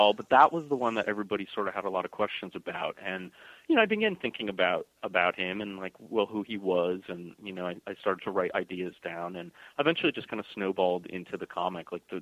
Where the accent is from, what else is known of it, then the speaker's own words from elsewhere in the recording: East Coast, United States; I'm from the East Coast originally, and of course that's like a way of life there.